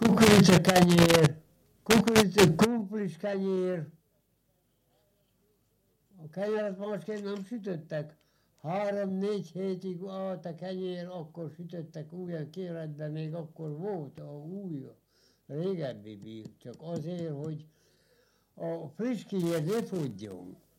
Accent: Újhely, Hungary; born there; Már innen Újhári, mert én Újhelyen születtem, nem Jókán.

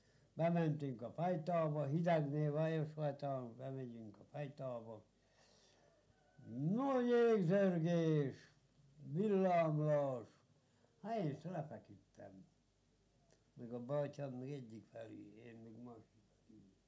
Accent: Újhely, Hungary; born there; Már innen Újhári, mert én Újhelyen születtem, nem Jókán.

